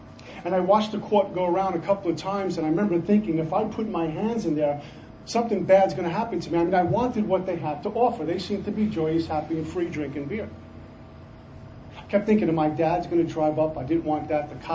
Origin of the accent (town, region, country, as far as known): Brooklyn, New York, United States; born or raised there